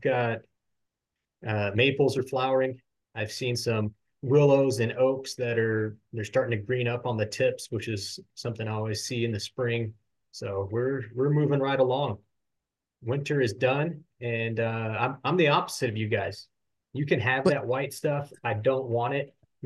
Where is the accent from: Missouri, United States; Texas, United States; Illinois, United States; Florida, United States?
Texas, United States; Hondo; I grew up in a rural area of Texas. I grew up near Hondo, Texas, which is west of San Antonio. So grew up on my family's farm and ranch